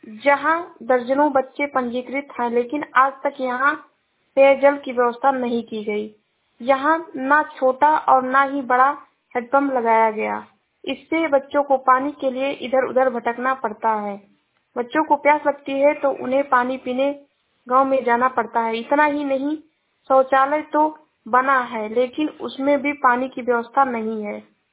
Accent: Uttar Pradesh, India; मैं जिला श्रावस्ती से हूँ।

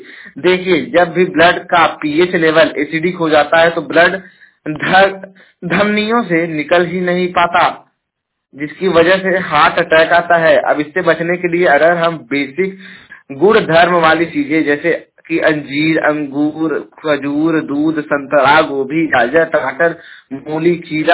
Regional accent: Uttar Pradesh, India; और मैं उत्तर प्रदेश के जौनपुर जिले का निवासी हूँ

